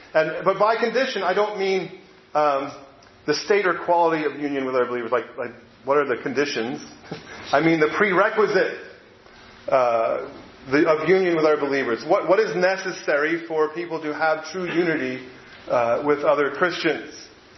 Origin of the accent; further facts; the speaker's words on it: New Jersey, United States; also born or lived in Georgia, United States; I'm not a native Texan, right? I'm from Jersey, the new one, New Jersey, on the East Coast. But growing up in the Northeast, when I moved to the South years ago, when we lived in Georgia